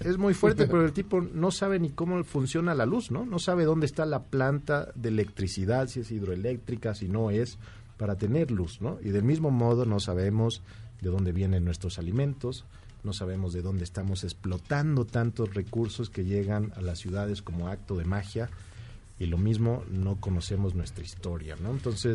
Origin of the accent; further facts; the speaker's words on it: Mexico; nos falta mucha ética hoy en día como mexicanos en todos los aspectos